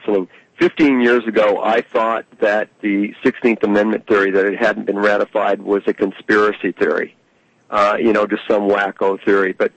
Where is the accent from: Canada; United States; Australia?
United States; Iowa; Todd is from Iowa, he was there, I'm from Iowa, I was there